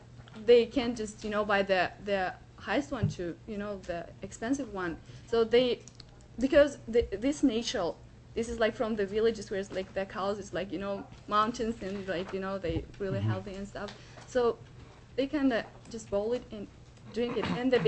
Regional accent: Kyrgyzstan; English is a second language; as I'm from Kyrgyzstan, and as a developing country

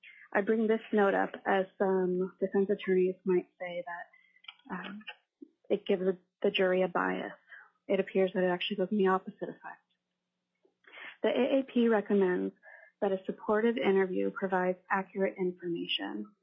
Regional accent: Anchorage, Alaska, United States; I'm from Anchorage.

